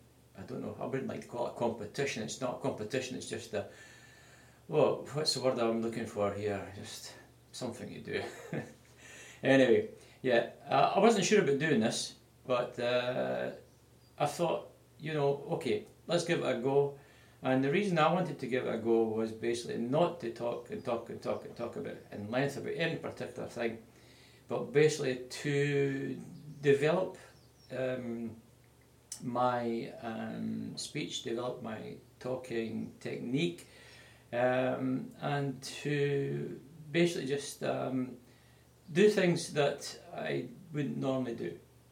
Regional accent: Bathgate, Scotland, United Kingdom; I was born and raised in Bathgate. When I got married, I moved a few miles away to another town, and we stayed there, raised four kids, and then came back to Bathgate about 21 years ago.

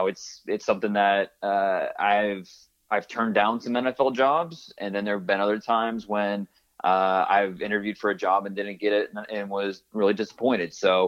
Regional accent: Ohio, United States; Really growing up in Northeast Ohio, when the Browns came back in 1999

